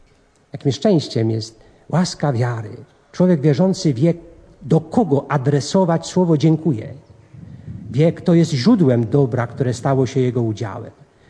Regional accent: Pomeranian Voivodeship, Poland; Ja wywodzę się z Kaszub. W obu tych regionach szczególną wagę przywiązuje się do wiary w Boga. Przejęliśmy od rodziców wartości głoszone przez Kościół, Po katolicku wychowujemy naszych synów.

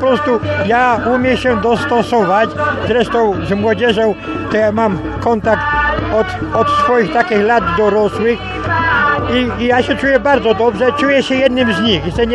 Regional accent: Opatówek, Greater Poland Voivodeship, Poland; pochodzę z Opatówka.

